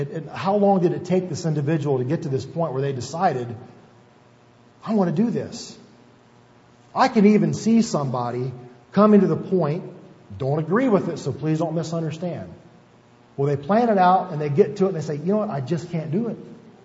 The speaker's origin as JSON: {"language": "English", "country": "United States", "tie": "born or raised there", "said": "I was a rescue diver for my hometown of Franklin County for, 7 years."}